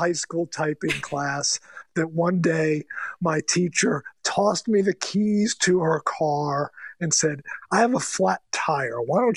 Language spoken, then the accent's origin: English; Baltimore, Maryland, United States; also born or lived in New Jersey; I grew up, well, I was born in Jersey, but then we moved to Baltimore, and I spent most of my youth in Baltimore.